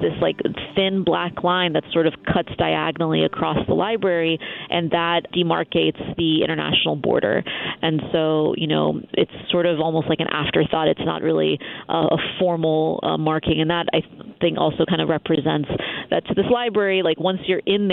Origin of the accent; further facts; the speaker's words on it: United States; As an American, I was quite amused that there's a moose head on the wall.